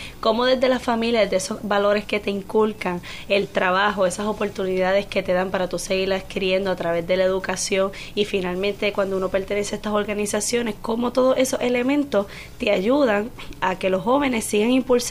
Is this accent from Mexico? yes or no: no; Humacao, Puerto Rico; Pues mira, yo soy del pueblo de Humacao, okay.